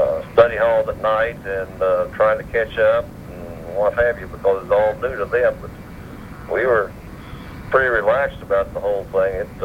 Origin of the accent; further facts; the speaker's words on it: Texas, United States; It's cold over there. I grew up in South Texas. I had never seen real cold weather.